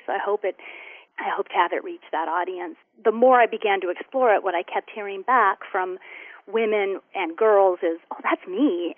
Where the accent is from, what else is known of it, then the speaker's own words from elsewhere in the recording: Wyoming, United States; also born or lived in Montana; now in New York City, United States; So I grew up out west in Wyoming and Montana, and when I moved to the East Coast, I now live in New York City.